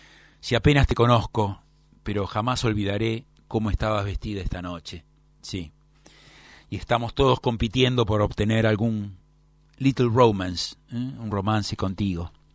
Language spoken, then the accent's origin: Spanish; Buenos Aires, Argentina; yo soy tan argentino como el dulce de leche, y soy tan porteño como el tango, y pertenezco a esta tierra porque mi bisabuelo, que vivió 107 años, y que fue militar, vivió en esta tierra